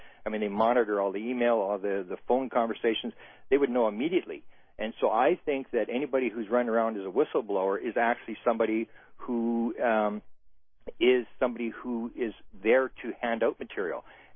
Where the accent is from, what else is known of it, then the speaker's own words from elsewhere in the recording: Canada; because I'm a Canadian